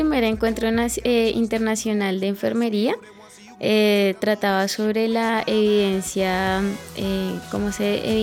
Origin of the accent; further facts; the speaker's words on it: Colombia; como enfermero colombiano podemos dar mucho aprendizaje hacia el enfermero de Ecuador.